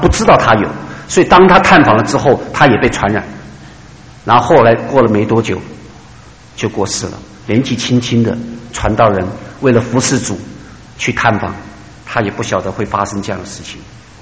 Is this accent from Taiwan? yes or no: no; China; 因为在我们中国人的观念当中，认为只有那些坏蛋才会遭受苦难